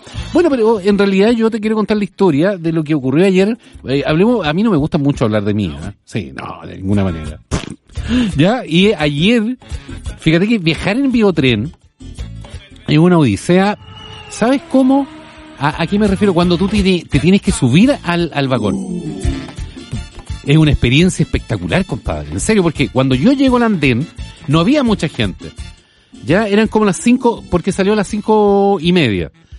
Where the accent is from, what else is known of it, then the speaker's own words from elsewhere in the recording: Lota, Biobío, Chile; Bueno, yo soy de Lota y me fui ayer en biotren.